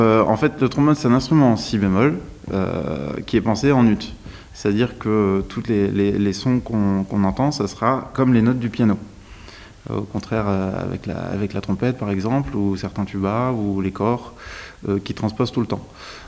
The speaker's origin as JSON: {"language": "French", "region": "Hauts-de-France", "country": "France", "said": "je suis ch'ti aussi. Donc, dans le Nord, il y a énormément, énormément d'harmonie."}